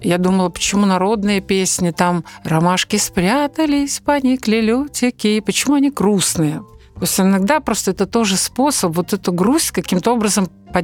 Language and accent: Russian; Narowlya, Gomel Region, Belarus; born there; Я родилась на Припяти в Наровле, вот мне близко.